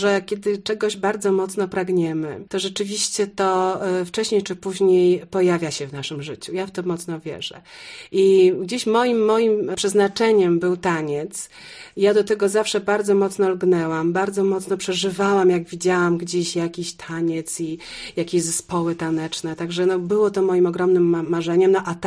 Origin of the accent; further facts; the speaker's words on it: Warsaw, Masovian Voivodeship, Poland; now in Wrocław, Poland; A potem przeprowadziłam się z Warszawy, bo w ogóle pochodzę z Warszawy, do Wrocławia za mężem.